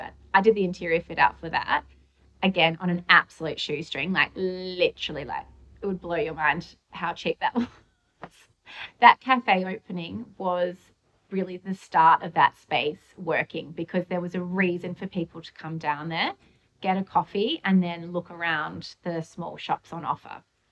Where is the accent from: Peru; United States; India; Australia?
Australia; which as an Australian, we do not do Starbucks. So that was it. So yes, it was like a new coffee shop. It was really like homegrown and chill and like not corporate-y. It was like the coffee that we get in Melbourne.